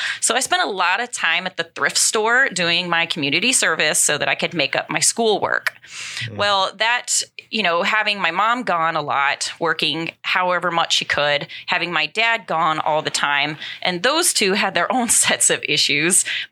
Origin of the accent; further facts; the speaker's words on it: Anchorage, Alaska, United States; also born or lived in Fairbanks; I was born in Fairbanks, raised in Anchorage. My father was an army troop, so he was serving up there. He worked on helicopters. That's where my twin sister and I were born.